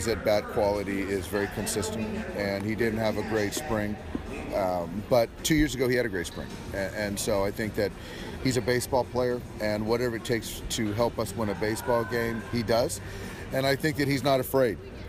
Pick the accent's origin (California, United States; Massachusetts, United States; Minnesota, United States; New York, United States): California, United States; San Diego; And, yeah, I'm from San Diego